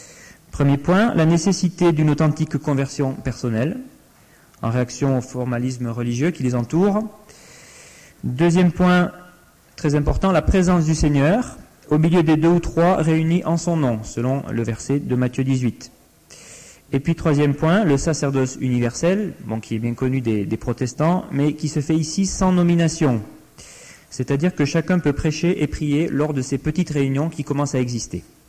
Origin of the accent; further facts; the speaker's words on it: Nouvelle-Aquitaine, France; dans le Béarn, d'où je suis originaire